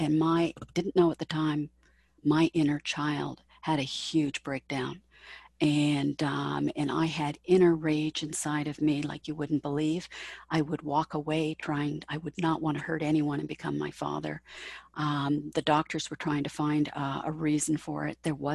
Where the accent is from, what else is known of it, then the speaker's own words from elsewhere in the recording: Toronto, Ontario, Canada; I'm from Toronto, Canada.